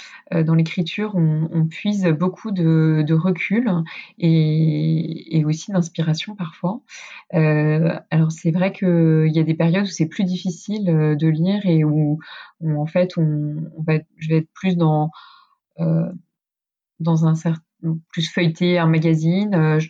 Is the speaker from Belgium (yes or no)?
no; Paris, Île-de-France, France; comme je suis parisienne, la nature, elle n'est pas forcément au bout de la rue